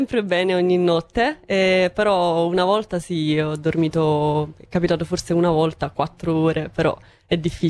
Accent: Avellino, Campania, Italy; Sono di Avellino.

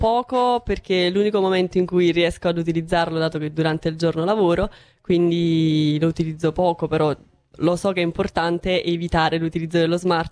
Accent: Avellino, Campania, Italy; Sono di Avellino.

